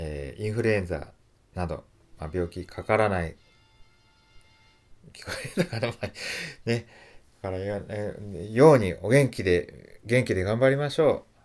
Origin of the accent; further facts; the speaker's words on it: Tokyo, Japan; そういえばまあ東京出身なんでね